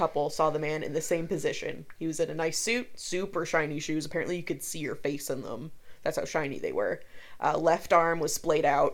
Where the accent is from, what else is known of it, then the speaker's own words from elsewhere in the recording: Bethesda, Maryland, United States; born there; I was born in Bethesda, which is a naval hospital near D.C., and that I grew up in the Smithsonian.